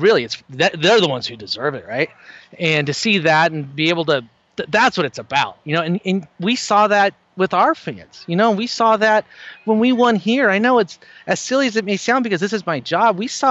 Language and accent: English; Los Angeles, California, United States; also born or lived in Pico Rivera / La Habra; But the funny thing is, you know, I grew up in East L.A., Pico Rivera, La Habra, all over the place. But, yeah, throughout Southern California.